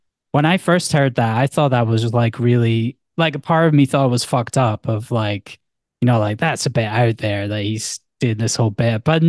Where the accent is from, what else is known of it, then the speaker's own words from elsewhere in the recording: Scotland, United Kingdom; you know, we're definitely Scottish.